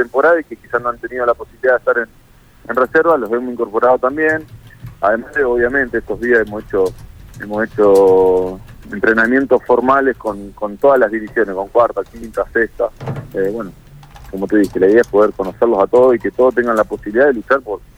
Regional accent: Esperanza, Santa Fe, Argentina; yo nací en Santa Fe y viví mucho tiempo en Esperanza

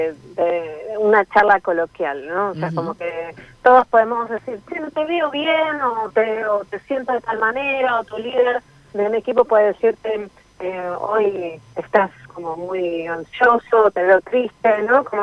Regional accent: Villa Lugano, Buenos Aires, Argentina; yo vengo de Villa Lugano y no tenía un peso y nunca lo tuve de chica, ¿no?

